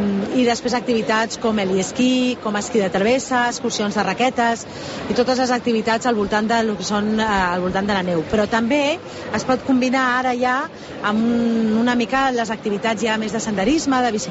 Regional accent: Catalonia, Spain; sinó que també som catalans. Nosaltres som molt gelosos de la nostra cultura i de les nostres tradicions

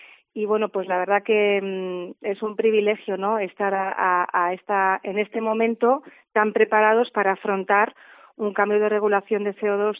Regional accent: Miranda de Ebro, Castile and León, Spain; también es la ciudad donde nosotros nacimos. Nosotros somos de Miranda de Ebro

